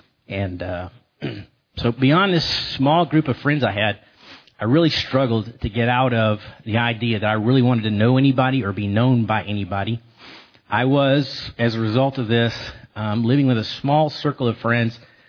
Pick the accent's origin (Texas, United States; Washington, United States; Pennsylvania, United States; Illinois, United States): Texas, United States; Dallas; And my family growing up in Lake Highlands was pretty much a picture-perfect family.